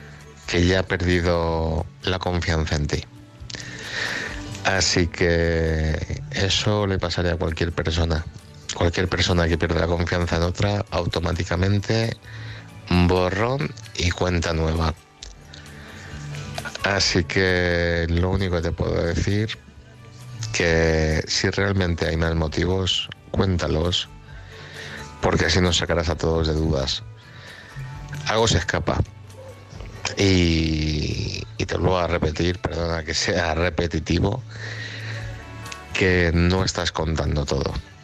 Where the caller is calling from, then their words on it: Madrid, Community of Madrid, Spain; de Madrid.